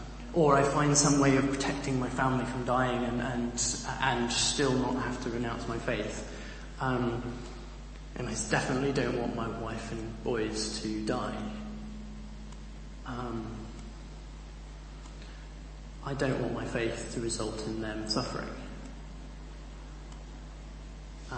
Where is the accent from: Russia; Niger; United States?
Niger; also born or lived in Bishop Auckland, England; I grew up in Niger, and I have this deep desire to feel at home, but I never felt it, because I was born in Bishop Auckland in County Durham, just a little bit north of here, and then I lived in Africa.